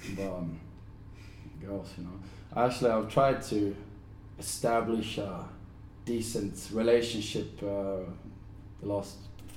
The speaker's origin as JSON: {"language": "English", "country": "Sweden", "tie": "born or raised there", "second_language": "English", "said": "last year, I visited my hometown, my family."}